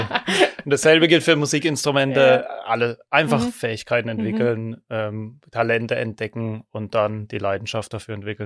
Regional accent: Schwanau, Baden-Württemberg, Germany; In der Ortenau, wie du schon gesagt hast, in Schwanau, auf einem kleinen Dorf, Teilort mit guten 1000 Einwohnern damals. Und daher sehr dörflich geprägt mit Landwirtschaft drumherum. Und das ist meine Kindheit.

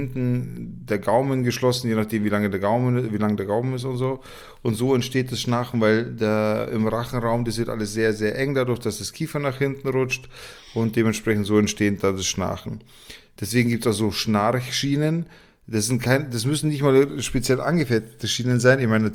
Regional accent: Munich, Bavaria, Germany; Als Münchner kenne ich das natürlich.

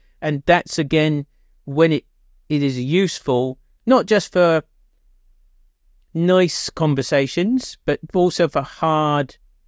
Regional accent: England, United Kingdom; because I'm English

